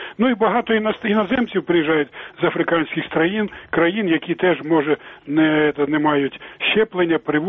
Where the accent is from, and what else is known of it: Kyiv, Ukraine